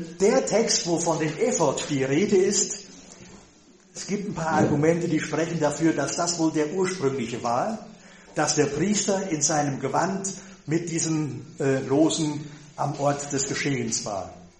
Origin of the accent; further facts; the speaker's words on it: North Rhine-Westphalia, Germany; in meinem Heimatort sitze ich da auf dem Hügel und gucke da das Tal runter bis Richtung Junkernhees, fast nach Fellinghausen.